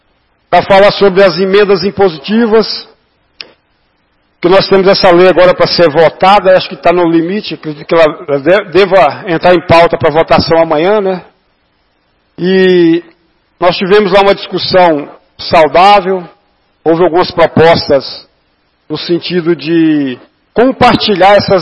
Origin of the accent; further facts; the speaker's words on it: Brazil; born there; o meu bairro de origem. Eu nasci na Santa Maria de Nazaré.